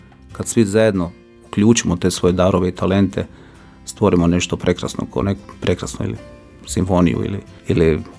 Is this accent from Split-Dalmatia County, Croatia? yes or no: yes; Jelsa, Split-Dalmatia County, Croatia; moved away as an adult; now in Zagreb, Croatia; Ja sam inače iz Jelse, sa otoka Hvara, gdje sam odgojen u jednoj velikoj familiji koja zapravo je vjernička.